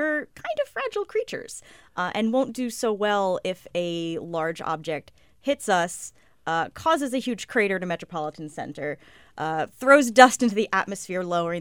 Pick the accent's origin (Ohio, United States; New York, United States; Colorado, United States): New York, United States; New York City; They, always go after my hometown. Always go after New York City.